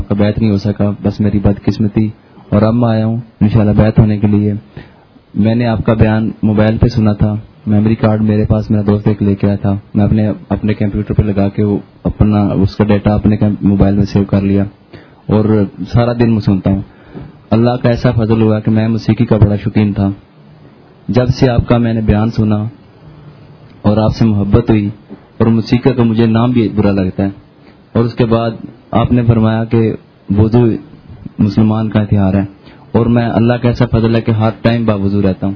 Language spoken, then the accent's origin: Urdu; Punjab, Pakistan; میں ضلع سرگودا سے آیا ہوں اور سیل کوٹ عمر کا رہنے والا ہوں.